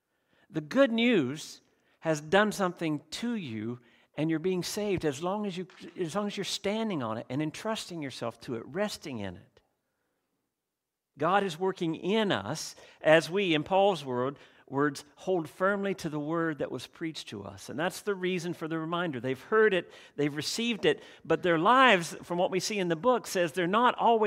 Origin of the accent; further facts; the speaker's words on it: United States; moved away; when I grew up in the States, I always said process.